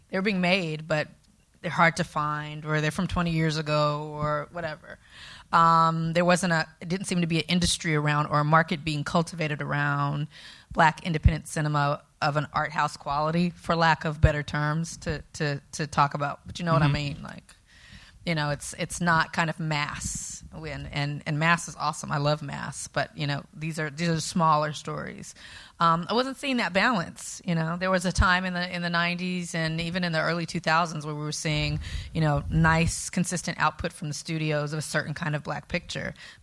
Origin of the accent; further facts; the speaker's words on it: California, United States; I'm from California.